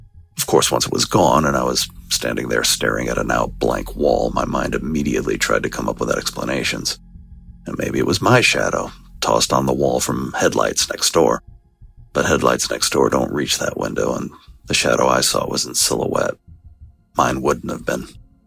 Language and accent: English; Connecticut, United States; now in Virginia, United States; I live in Virginia, but I grew up in New England. I'm 61 years old